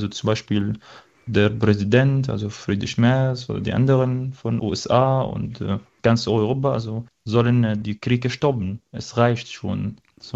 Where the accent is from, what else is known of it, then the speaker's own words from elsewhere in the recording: Syria; German is a second language; now in Germany; Also meine Stärke, Persönlichkeit habe ich aus Syrien mitgenommen, weil ich in Syrien viele Jahre durch den Krieg erlebt habe, als ich kleines Kind war.